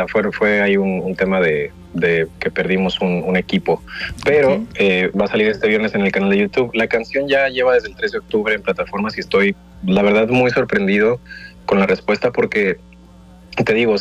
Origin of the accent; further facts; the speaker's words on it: Mexico; obviamente siendo mexicano, me he visto como más con la necesidad y con la responsabilidad de hacer música en español